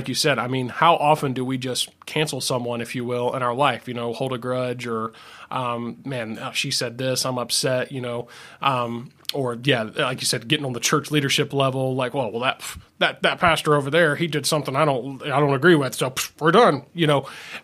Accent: Tennessee, United States; also born or lived in Alabama; I was born in Alabama, raised in Tennessee.

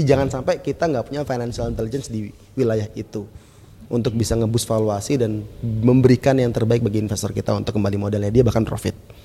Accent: Bontang, East Kalimantan, Indonesia; dari kecil saya SMA di Bontang

